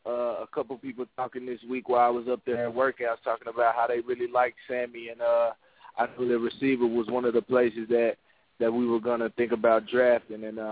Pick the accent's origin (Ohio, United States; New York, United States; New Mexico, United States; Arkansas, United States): Arkansas, United States; Warren; I'm from Arkansas. I'm from a small southeastern town called Warren, Arkansas.